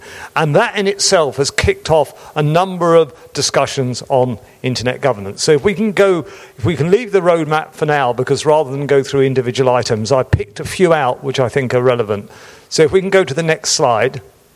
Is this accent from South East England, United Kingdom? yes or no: no; London, United Kingdom; London's my hometown, so it's fantastic to have an ICANN meeting here.